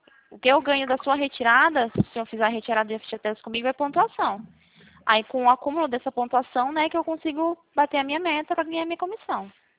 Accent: São Paulo, Brazil; Eu sou de São Paulo também, tô falando do interior de Campinas.

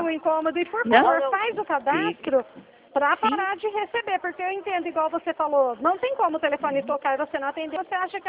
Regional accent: Dracena, São Paulo, Brazil; eu sou do estado de São Paulo. Eu sou de uma cidade que chama Dracena.

